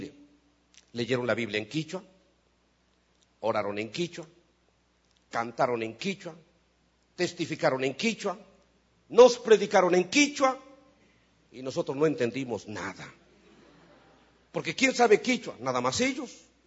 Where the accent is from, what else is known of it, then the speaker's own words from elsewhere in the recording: Veracruz, Mexico; also born or lived in Matamoros, Mexico; Yo vengo, como les dije en la mañana, los que estuvieron en la mañana, de México, aunque yo soy del estado de Veracruz, pero vengo de una ciudad fronteriza con los Estados Unidos que se llama Matamoros, Tamaulipas.